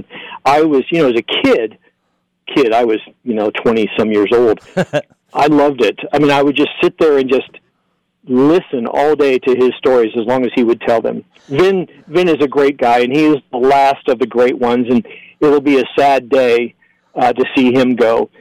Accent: Los Angeles, California, United States; And growing up in Los Angeles, I was always a Dodgers fan.

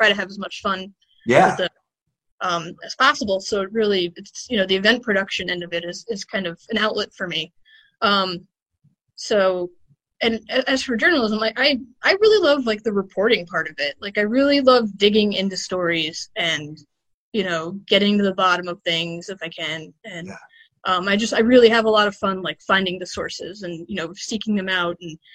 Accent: New York, United States; So I'm a native New Yorker. I'm from Long Island.

